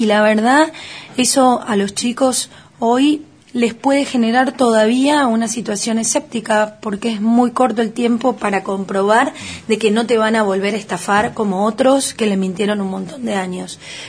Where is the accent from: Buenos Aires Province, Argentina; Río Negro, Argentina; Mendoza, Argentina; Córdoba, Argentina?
Buenos Aires Province, Argentina; Bahía Blanca; Yo soy de Bahía Blanca, imagínate